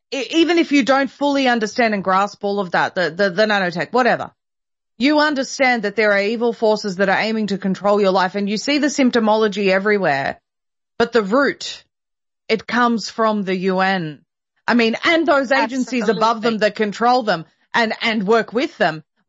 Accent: Australia; as an Aussie

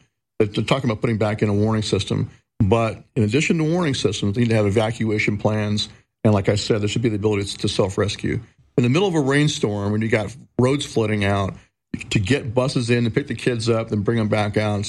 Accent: Nevada, United States; also born or lived in Arizona; Like, I grew up in Nevada and Arizona.

